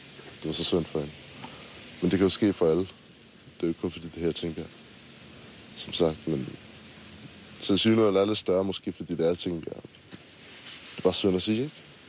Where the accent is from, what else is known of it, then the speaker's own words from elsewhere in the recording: Copenhagen, Capital Region of Denmark, Denmark; Jeg er fra København normalt. Kommer ud fra landet af.